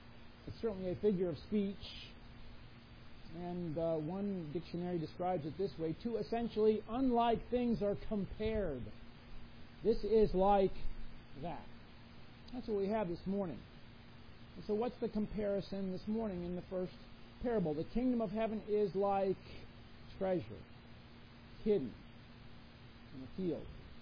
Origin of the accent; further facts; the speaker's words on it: Indiana, United States; For a time, I grew up in Indiana. Pretty flat. Full of fields.